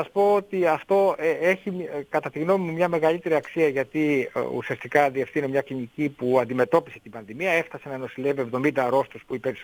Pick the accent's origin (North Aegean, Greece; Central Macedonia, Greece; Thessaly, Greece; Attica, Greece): Thessaly, Greece; Κοιτάξτε, κατάγομαι από το Πήλιο